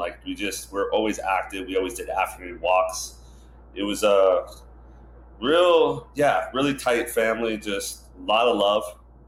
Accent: Hilo, Hawaii, United States; I was born in Hilo in the 80s, which was a fun time to grow up in Hawaii.

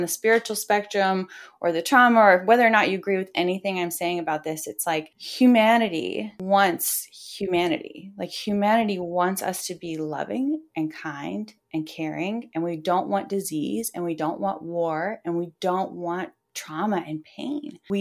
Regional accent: Detroit, Michigan, United States; You know, I'm from Detroit.

